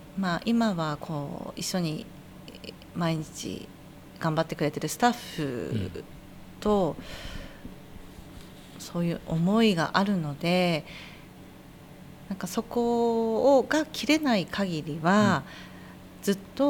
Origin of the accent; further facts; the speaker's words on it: Hakodate, Hokkaido, Japan; born there; 私も函館生まれですので